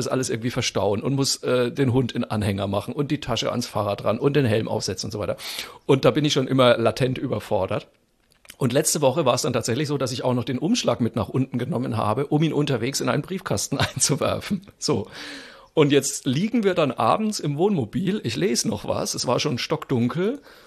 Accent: Zeil am Main, Bavaria, Germany; wenn ich in Zeil am Main auftrete, wo ich aufgewachsen bin

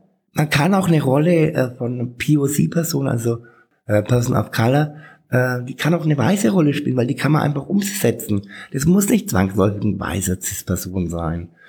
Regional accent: Bad Windsheim, Bavaria, Germany; Ich bin in Bad Windsheim aufgewachsen, das ist 50 Kilometer von hier, ein kleiner Ort mit damals 17.000 Einwohnern.

